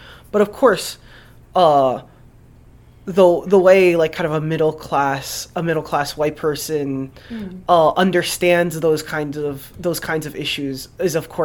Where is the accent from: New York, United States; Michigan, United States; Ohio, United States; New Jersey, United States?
New Jersey, United States; Newark; also born or lived in Irvington; I mean, I grew up in Jersey, in like like places like Irvington and Newark. I would spend a lot of time as a kid, and of course Newark had some like very rough neighborhoods